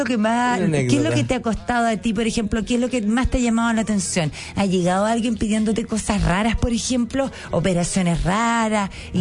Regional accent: Coquimbo, Chile; Ah, de Coquimbo soy, de Coquimbo soy.

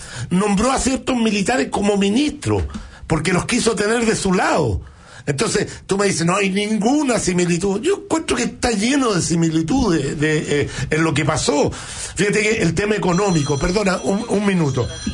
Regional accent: Chile

